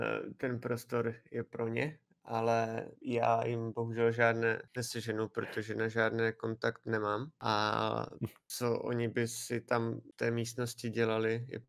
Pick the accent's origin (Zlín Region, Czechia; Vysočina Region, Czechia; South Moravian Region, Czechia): Zlín Region, Czechia; Luhačovice; celý život jsem vyrůstal v Luhačovicích, jsem Luhačovian, takže pro mě bylo jednodušší začít v Luhačovicích.